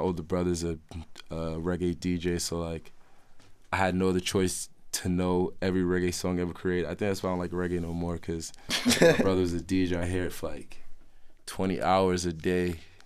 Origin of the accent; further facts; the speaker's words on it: Brooklyn, New York, United States; Flatbush is inside of us. It's like where we grew up.